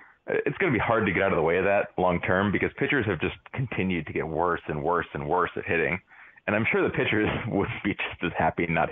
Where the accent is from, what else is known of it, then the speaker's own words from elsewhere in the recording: Tennessee, United States; So my dad grew up in St. Louis, and I grew up in Tennessee, so they were just my natural team